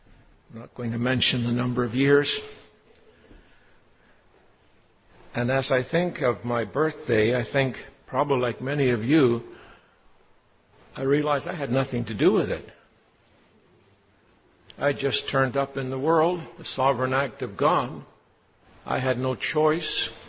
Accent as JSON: {"language": "English", "town": "Burnaby", "region": "British Columbia", "country": "Canada", "tie": "born or raised there", "said": "I was born here in Canada, brought up in Burnaby, where we are today."}